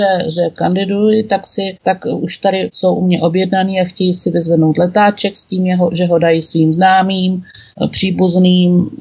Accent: Humpolec, Vysočina Region, Czechia; born there; Ne, já jsem se narodila v Humpolci, což dneska patří pod kraj Vysočina, což mě velice mrzí, protože logicky ten okres Pelhřimov, kam Humpolec spadá, patřil pod jeho český kraj.

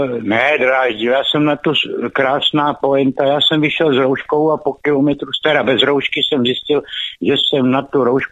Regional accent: Řeporyje, Prague, Czechia; Já jsem z Řeporí a kolem toho památníku chodím.

